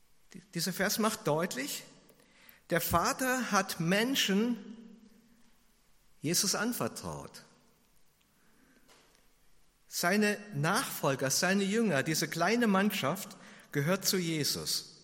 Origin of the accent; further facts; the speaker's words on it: Heigerselbach, Bavaria, Germany; In dem Dorf, wo ich herkomme, in Heigerselbach